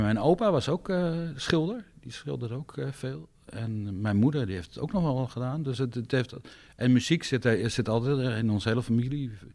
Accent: Vlaardingen, South Holland, Netherlands; born there; Nou, ik ben in Vlaardingen geboren, maar dat is...

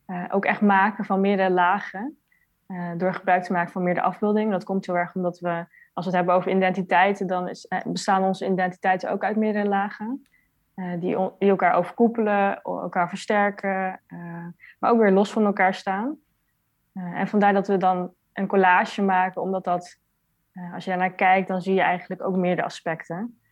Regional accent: Netherlands; born there; ik ben opgegroeid met een Surinaamse Hindoestaanse moeder en een vader uit Duitsland. En ik ben zelf geboren in Nederland.

